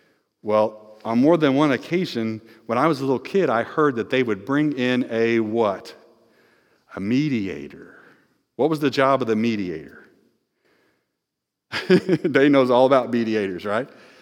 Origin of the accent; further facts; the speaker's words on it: Decatur, Illinois, United States; I'm from Decatur, Illinois.